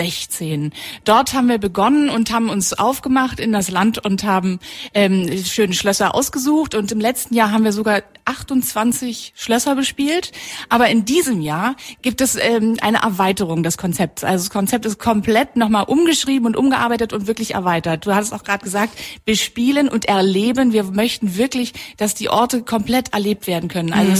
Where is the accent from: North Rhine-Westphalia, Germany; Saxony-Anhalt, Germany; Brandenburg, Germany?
Brandenburg, Germany; Und diese Idee wollte ich gerne auch in meine Heimat mitnehmen, nach Brandenburg, Berlin und Brandenburg.